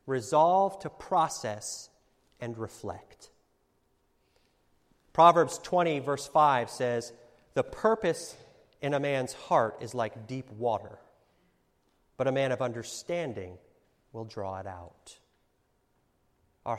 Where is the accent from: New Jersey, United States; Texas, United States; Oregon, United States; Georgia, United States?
Georgia, United States; Kings Bay; I grew up in Kings Bay, Georgia. It's right there on the Intercoastal Waterway and the St. Mary's River.